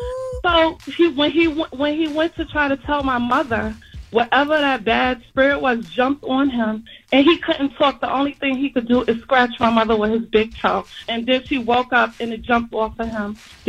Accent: Harlem, New York, United States; So this is back in the 70s. I'm from Harlem.

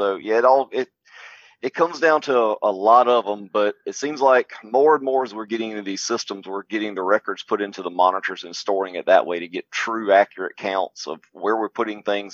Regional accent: South Carolina, United States; So I live down here in South Carolina, grew up farming.

